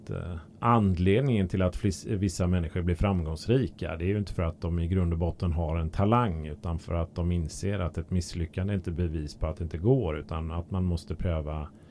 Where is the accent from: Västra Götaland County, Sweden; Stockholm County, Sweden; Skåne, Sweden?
Västra Götaland County, Sweden; Gothenburg; själv växte jag upp i Göteborg där det räckte att det var minus 13 när västanvinden låg på